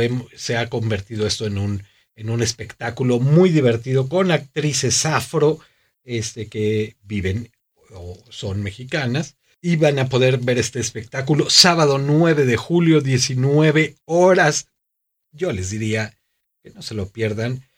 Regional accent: Argentina; Lo de la nacer en un repollo, como diríamos argentinos.

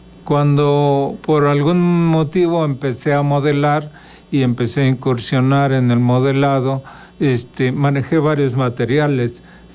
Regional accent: Cuernavaca, Morelos, Mexico; Y desde entonces, o sea, técnicamente soy de Morelos, de Cuernavaca.

